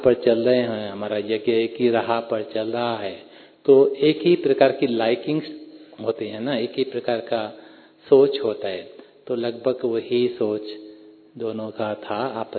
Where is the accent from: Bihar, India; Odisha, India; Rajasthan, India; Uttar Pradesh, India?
Rajasthan, India; Ajmer; मान लो मैं जैसे भाई ने बताया कि मैं अजमेर से हूँ